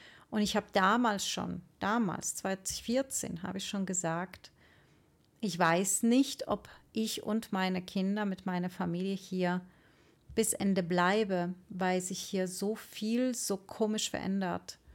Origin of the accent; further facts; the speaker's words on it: Poland; now in Germany; Und das darf ich sagen hier als Polin, ich bin hierher gekommen vor, wann war das, 96